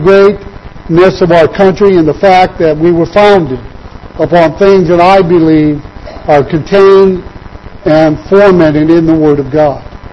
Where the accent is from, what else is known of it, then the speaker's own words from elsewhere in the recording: United States; I take great pride in the fact that I'm an American